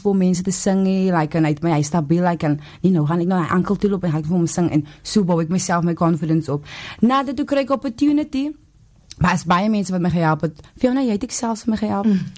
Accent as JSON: {"language": "Afrikaans", "town": "Wellington", "region": "Western Cape", "country": "South Africa", "also_born_or_lived": "Paarl", "said": "ek is van Wellington, gebore in Perel"}